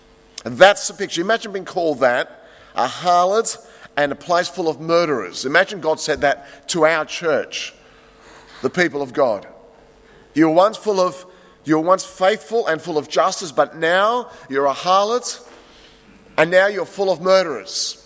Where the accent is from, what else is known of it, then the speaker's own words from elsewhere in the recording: Australia; let me say, as an Australian living in this country